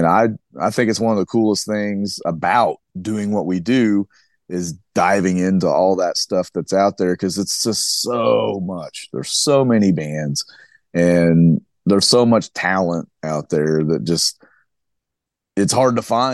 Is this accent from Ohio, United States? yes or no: no; Joplin, Missouri, United States; And we're from Joplin, Missouri, actually. It's like 4 hours. We're like 4 hours west, basically, sure, southwest of St. Louis.